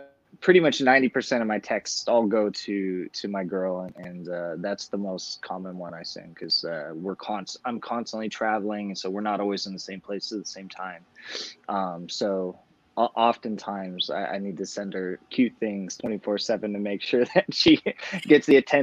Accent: Los Angeles, California, United States; and I grew up in Los Angeles, so you know, I grew up, you know, out west in the desert, so to speak

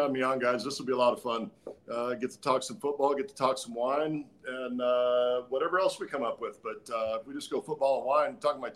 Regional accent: Walla Walla, Washington, United States; I grew up in Walla Walla, got to go play football for a long time, and then doubled back and came back home.

